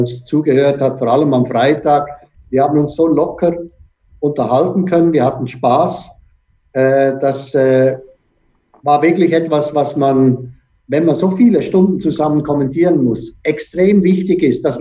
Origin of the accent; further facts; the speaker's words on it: Switzerland; Ich bin ja auch Schweizer.